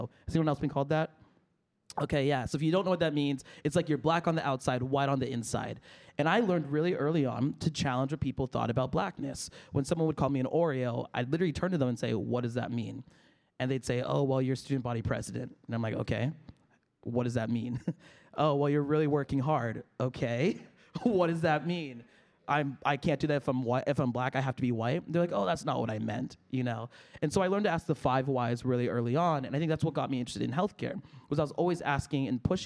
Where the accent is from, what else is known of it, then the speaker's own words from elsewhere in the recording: Seattle, Washington, United States; So I grew up in Seattle, Washington. If you know anything about Seattle, less than 2% of the entire population there is black.